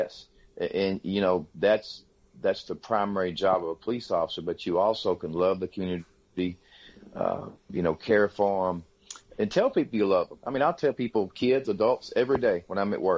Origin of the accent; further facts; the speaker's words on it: Arkansas, United States; that's my hometown. And, you know, when a police officer ends up policing the town that he grew up in, that's a big plus.